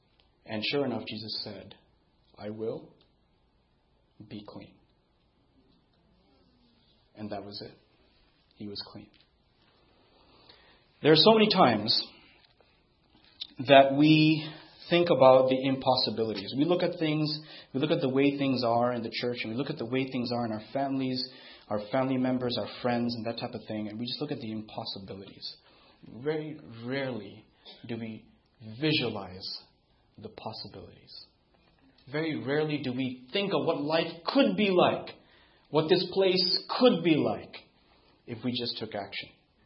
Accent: Pakistan; also born or lived in Sri Lanka; I grew up in Pakistan, and I was born in Sri Lanka, and I've been to India once when I was three

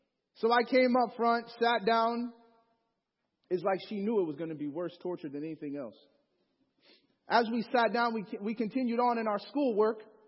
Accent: Chicago, Illinois, United States; Now, I grew up in Chicago, so you can imagine people are a little aggressive, you know.

